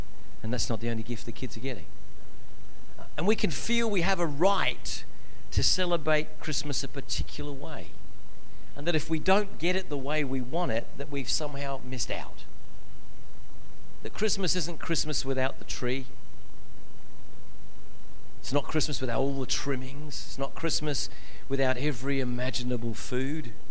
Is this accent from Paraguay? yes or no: no; London, United Kingdom; I was born in Shepherd's Bush in London, and in those days it wasn't trendy.